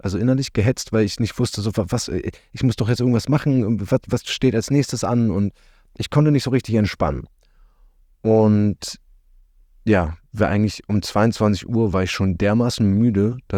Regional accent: Berlin, Germany; Ich bin ja Berliner.

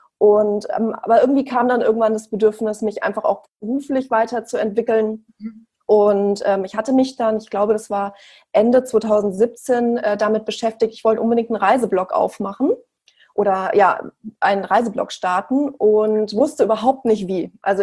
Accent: Frankfurt, Hesse, Germany; Also ich bin, wie gesagt … Ich bin 32 Jahre alt und ich komme aus Frankfurt.

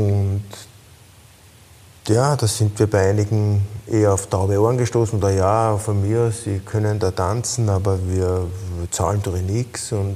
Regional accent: Vienna, Austria; wir sind aus Wien und wollen natürlich auch in Wien unterrichten.

